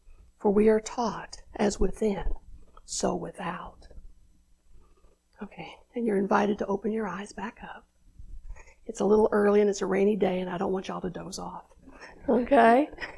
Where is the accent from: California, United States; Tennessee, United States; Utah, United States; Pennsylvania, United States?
Tennessee, United States; born there; And I was born in the South, even though I've lived in other places, but I was born in East Tennessee, the foothills of the Smokies.